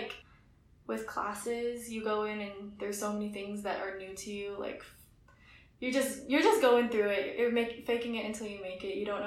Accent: Aurora, Colorado, United States; I'm from Aurora, Colorado, and yeah, I chose UNC because ultimately it was the best financial decision

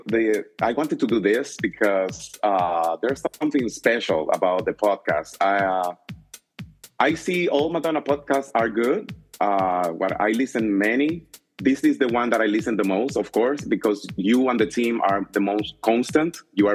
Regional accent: Dominican Republic; I'm a guy from Dominican Republic. I don't know if you know my country, if you have come.

